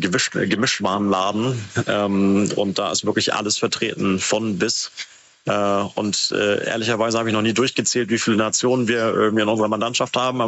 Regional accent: Bad Segeberg, Schleswig-Holstein, Germany; ich komme aus Bad Segeberg, also total langweilig eigentlich, aber wenn ich ganz ehrlich bin, dann ist es so, dass mein Papa aus Pakistan kommt

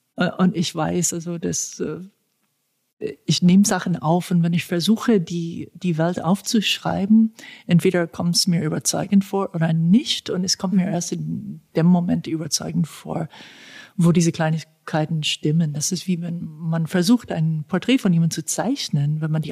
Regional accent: the South, United States; Also das heißt, ich komme quasi aus dem Old South.

